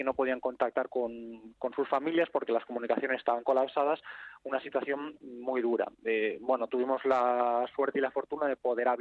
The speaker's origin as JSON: {"language": "Spanish", "region": "Community of Madrid", "country": "Spain", "lives_now": "Porto Cristo, Spain", "said": "Yo soy madrileño, sí. Yo estoy viviendo en Puerto Cristo"}